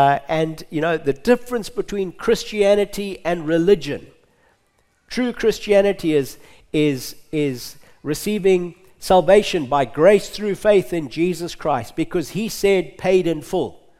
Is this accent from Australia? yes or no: no; Zimbabwe; accent: Zimbabwean; And I haven't lost my Zimbabwe accent, and thank goodness I haven't lost all my hair yet.